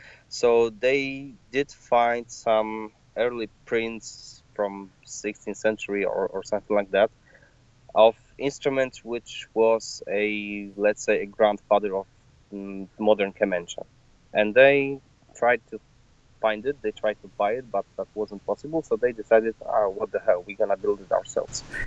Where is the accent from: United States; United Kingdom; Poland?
Poland; The Witcher is, for Polish people, probably as I don't know. I think it may be as recognizable as, let's say, Superman for Americans, for example, or Captain America or whatever. So basically, this is integral part of our own culture.